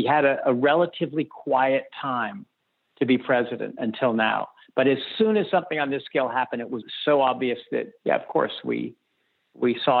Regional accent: United States; For me, as an American, it's hard to anticipate how low it can get

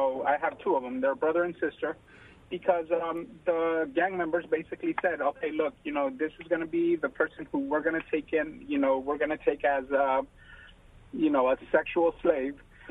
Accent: El Salvador; I am from El Salvador, but my cousins are from Honduras

